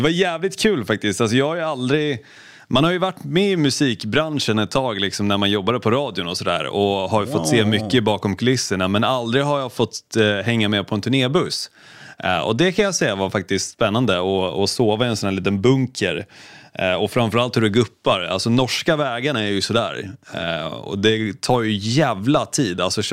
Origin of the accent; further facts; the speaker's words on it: Sweden; Utan jag trodde att de kanske var mer som vi svenskar.